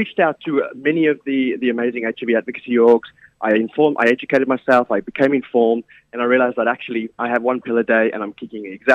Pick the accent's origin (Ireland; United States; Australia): Australia; Victoria; So I'm from Victoria.